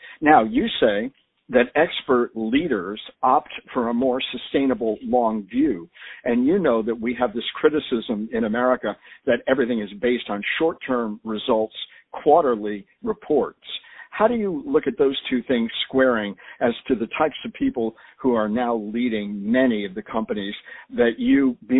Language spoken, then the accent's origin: English; Connecticut, United States; I'll give you one in my home state of Connecticut.